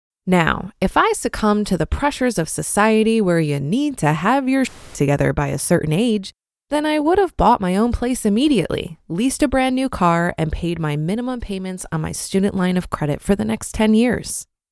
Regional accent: Canada; also born or lived in Panama; I'm Canadian, but lived in Panama for a little less than 5 years.

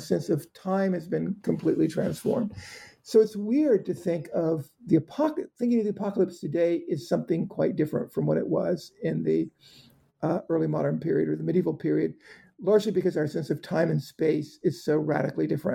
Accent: Georgia, United States; I grew up in South Georgia. I even remember seeing wave after wave of American fighter jets flying south into Florida during the Cuban Missile Crisis, right over the island I grew up on.

